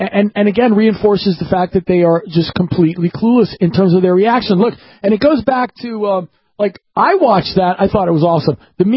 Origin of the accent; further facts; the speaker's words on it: Washington, United States; I grew up in Washington, and I've been a political junkie my whole life